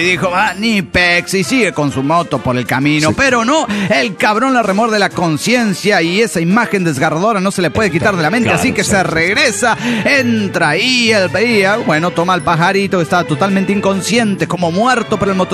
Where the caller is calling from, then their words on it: Tláhuac, Mexico City, Mexico; Soy el de Tlahuac, México.